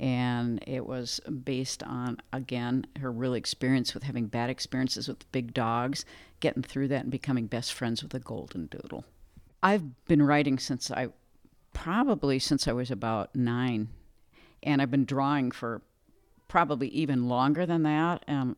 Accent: Deerwood, Minnesota, United States; I'm from the Greater Deerwood, Minnesota area.

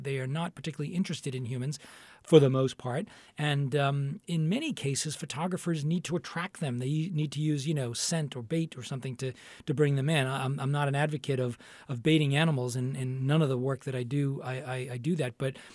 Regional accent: New England, United States; I grew up in New England and in sort of the Gulf of Maine, so those temperate, colder waters attract me.

